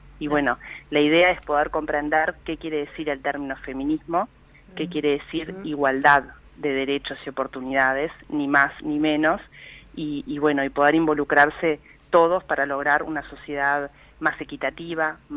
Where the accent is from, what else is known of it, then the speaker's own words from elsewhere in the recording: Uruguay; como ciudadana uruguaya que me comprometo también con estos temas